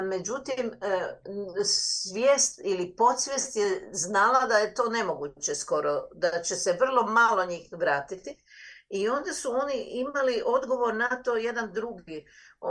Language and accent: Croatian; Croatia; mi smo Hrvati, mi imamo Hrvatsku državu